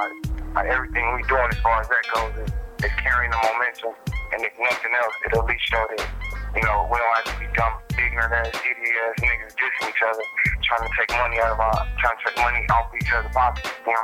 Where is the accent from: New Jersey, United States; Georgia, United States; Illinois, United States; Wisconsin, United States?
Illinois, United States; Chicago; I'm originally from Chicago, you know what I'm saying?